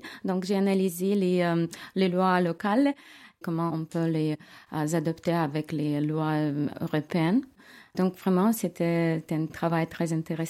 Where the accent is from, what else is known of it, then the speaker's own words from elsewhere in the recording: Kyiv, Ukraine; French is a second language; Je viens de Kiev. La population de Kiev est à peu près 5 millions de gens. C'est une ville très développée.